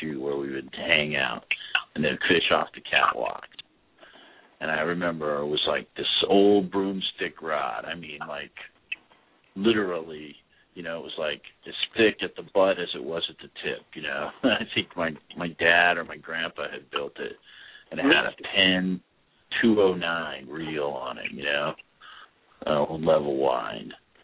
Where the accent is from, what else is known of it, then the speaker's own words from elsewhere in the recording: Hialeah, Florida, United States; I grew up in Hialeah, and for, you know, a long weekend, we would go down to the Keys and camp.